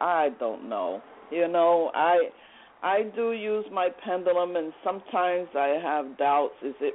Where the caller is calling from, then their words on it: New Jersey, United States; I'm calling from New Jersey.